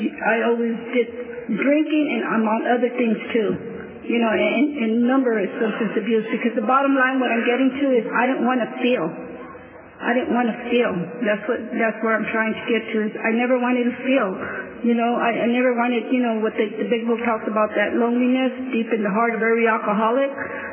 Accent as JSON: {"language": "English", "town": "Fresno", "region": "California", "country": "United States", "said": "And I'm from Fresno, California."}